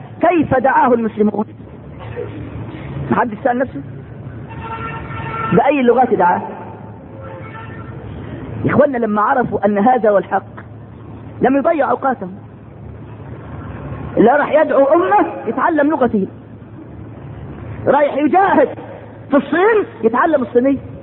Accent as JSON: {"language": "Arabic", "country": "Egypt", "said": "لك احنا مصريين فرحنا احفاد"}